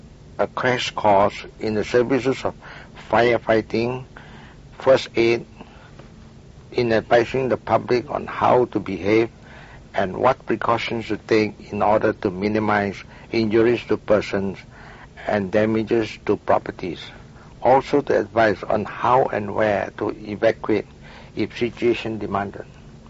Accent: Singapore; I was born in Singapore, 1911.

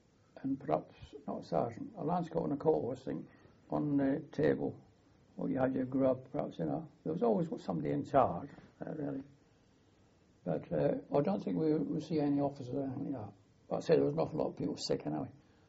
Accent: Scotland, United Kingdom; Well, being a Scotsman, Christmas didn't matter so much to you. It was New Year, wasn't it?

